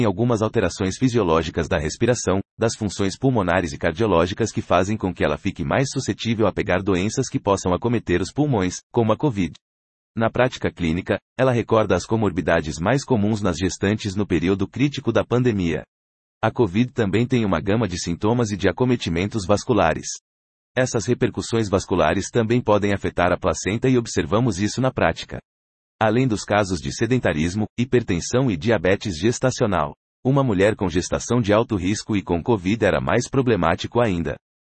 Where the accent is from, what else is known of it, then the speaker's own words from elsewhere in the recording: Rio de Janeiro, Brazil; como eu sou do Rio e lá tinha liberado, peguei um voo para lá